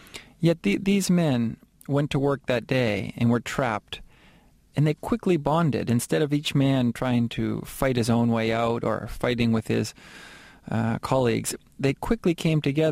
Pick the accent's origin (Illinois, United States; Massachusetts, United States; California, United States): Massachusetts, United States; Boston; English is a second language; moved away as an adult; now in Chile; I was raised in Boston, and I speak Spanish with a terrible accent. But nonetheless, I've lived in Chile for 16 years.